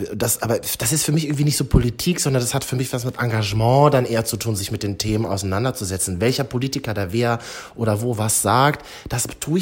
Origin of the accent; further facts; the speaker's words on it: Berlin, Germany; born there; Ich bin alles genau in Berlin-Neukölln geboren, arbeite manchmal in Halle, manchmal in Leipzig und bin am allerliebsten hier in Berlin